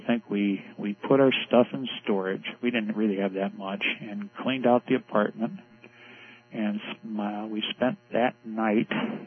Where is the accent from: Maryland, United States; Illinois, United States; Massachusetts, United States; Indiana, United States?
Indiana, United States; South Bend; I grew up in South Bend.